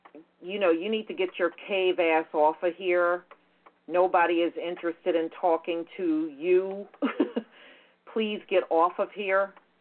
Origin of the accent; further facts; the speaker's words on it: Philadelphia, Pennsylvania, United States; When I grew up in Philadelphia, there was a black homeless man found in an abandoned house.